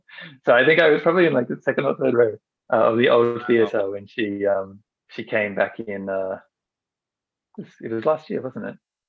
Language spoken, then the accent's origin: English; Australia; I'm from Australia, which is quite a liberal society